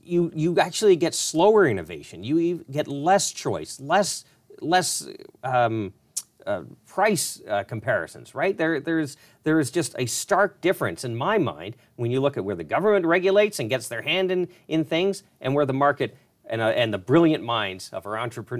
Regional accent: Ontario, Canada; I'm from Ontario.

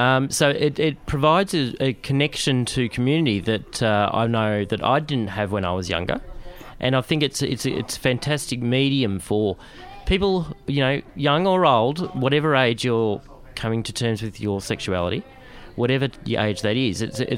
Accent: Geelong, Victoria, Australia; I'm not a Melbourne boy. I'm from Geelong.

